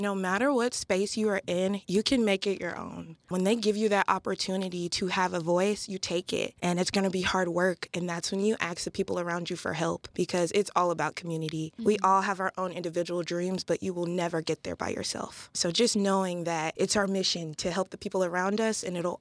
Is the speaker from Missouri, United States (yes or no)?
yes; St. Louis, Missouri, United States; My path is definitely to return back to my hometown, which is the St. Louis inner city.